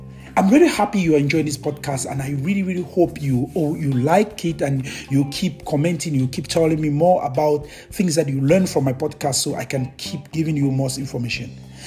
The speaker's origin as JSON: {"language": "English", "town": "Bamenda", "region": "Northwest Region", "country": "Cameroon", "tie": "born there", "said": "I was walking on the street in my neighborhood in Cameroon, where I was born. I was born in Cameroon, in Bamenda."}